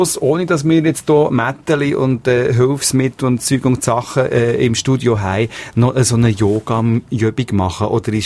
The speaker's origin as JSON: {"language": "German", "country": "Switzerland", "said": "Bei uns in der Schweiz hört man immer wieder von Pilates."}